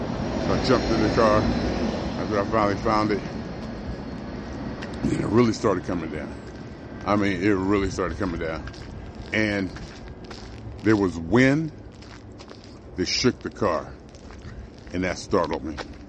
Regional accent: Cleveland, Ohio, United States; I'm from Cleveland.

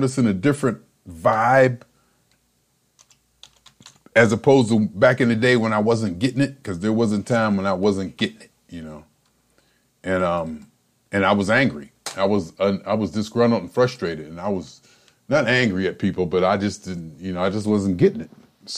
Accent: Boardman, Ohio, United States; Boardman, Ohio. Got doggone master suite with high speed internet, working from home, doing what I do in my hometown.

